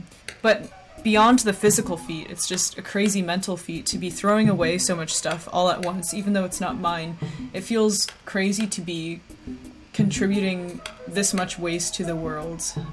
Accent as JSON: {"language": "English", "region": "California", "country": "United States", "said": "I'm from California, so this one, and I guess all of her work, is important to me."}